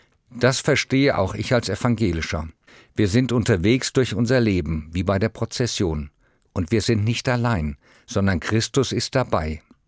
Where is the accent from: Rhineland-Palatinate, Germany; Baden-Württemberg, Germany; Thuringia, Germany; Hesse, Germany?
Hesse, Germany; Flurgönder gab es in meiner Heimat im Taunus nicht